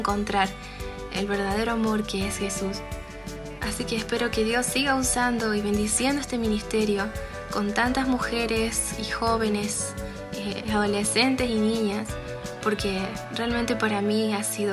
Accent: Córdoba, Argentina; soy estudiante y soy de Córdoba, Argentina.

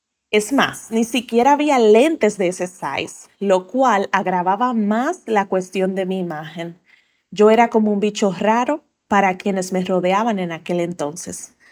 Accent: Santo Domingo, Distrito Nacional, Dominican Republic; de Santo Domingo, República Dominicana.

